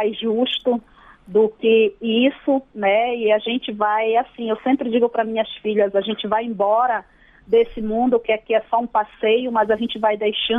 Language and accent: Portuguese; Afuá, Pará, Brazil; born there; Centenária em Afuá, né? Nasci Afuá, em Afuá, conhecendo essa árvore.